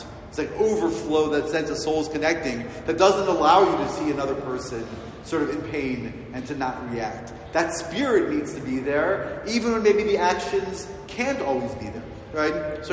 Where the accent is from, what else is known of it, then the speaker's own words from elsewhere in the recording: Beit Shemesh, Jerusalem District, Israel; I'm a psychiatrist from Beit Shemesh.